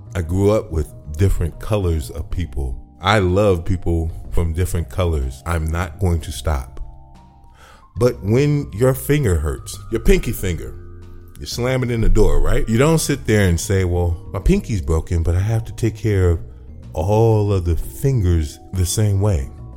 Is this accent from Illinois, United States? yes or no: yes; Chicago, Illinois, United States; I'm born and raised in Chicago. I identify with Chicago. I represent Chicago.